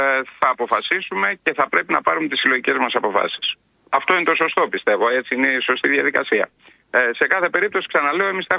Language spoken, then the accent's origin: Greek; Western Greece, Greece; για την Ηλία δεν είναι τόσο καλημέρα σήμερα τον τόπο μου.